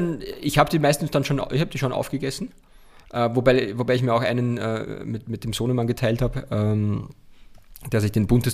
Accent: Austria; bei uns in Österreich

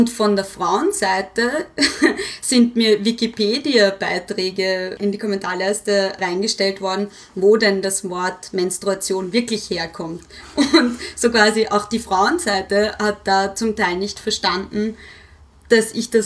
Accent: Vienna, Austria; dann habe ich einen oberösterreichischen Dialekt auspackt und habe nicht gesagt, dass ich Wienerin bin.

